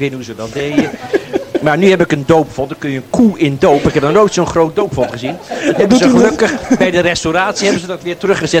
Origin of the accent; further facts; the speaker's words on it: Leiden, South Holland, Netherlands; now in Roderwolde, Netherlands; Want waar ik ben groot geworden in Leiden. Daar ging je niet zelfs naar het café.